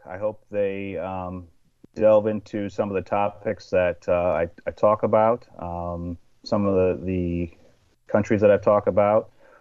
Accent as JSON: {"language": "English", "town": "Carmel", "region": "New York", "country": "United States", "tie": "born or raised there", "said": "Yeah, so I grew up in Carmel, New York, and we grew up on the countryside. It's about an hour and 15 minutes from New York City."}